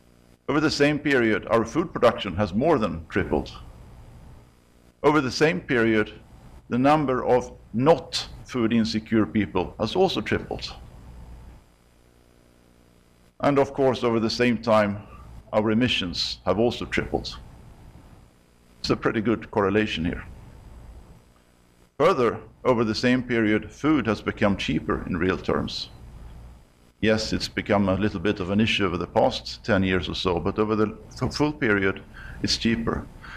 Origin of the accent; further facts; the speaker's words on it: Sweden; This painting could have been in my home country in Sweden.